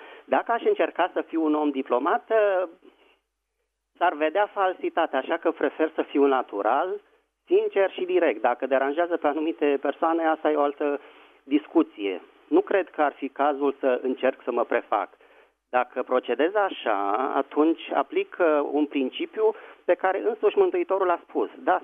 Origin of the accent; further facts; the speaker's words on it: Bucharest, Romania; sunt din București.